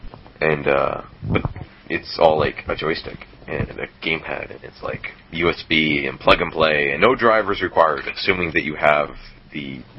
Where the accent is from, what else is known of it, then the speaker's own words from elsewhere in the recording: Canada; I'm Canadian, so Z-SNES.